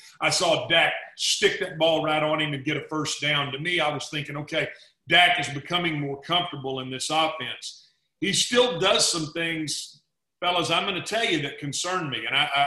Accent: Texas, United States; accent: Texas; I can't pronounce his name with my Texas accent

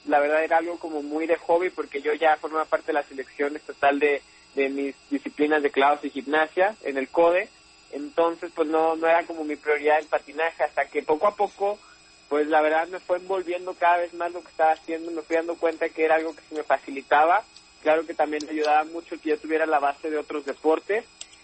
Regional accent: Guadalajara, Jalisco, Mexico; now in León, Mexico; soy originario de Guadalajara, pero claro, Soy adoptado leonés desde el 2013.

